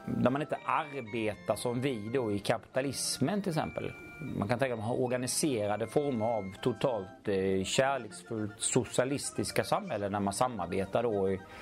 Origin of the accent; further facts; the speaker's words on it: Halmstad, Halland County, Sweden; born there; Ja, det var ju här jag föddes i Halmstad 1963.